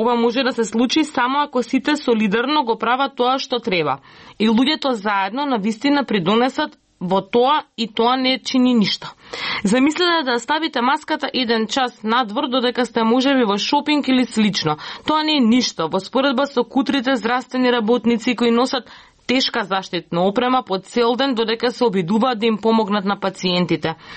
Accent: Lebanon; како секоја друга медитеранска земја или како и секоја друга балканска земја, јас доаѓам од Либан и ние имаме ист менталитет

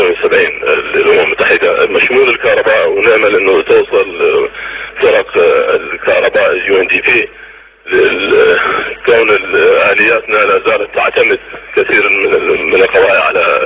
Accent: Iraq; واحنا عراقيين اولا واخيرا

